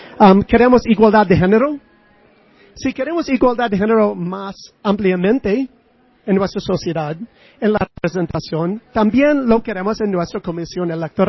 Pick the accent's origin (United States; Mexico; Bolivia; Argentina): United States; En mi país, yo soy de los Estados Unidos